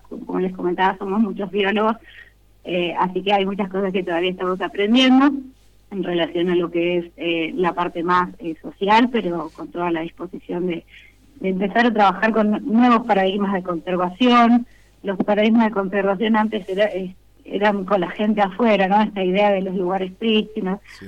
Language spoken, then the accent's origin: Spanish; Jujuy, Argentina; yo en particular soy de Jujuy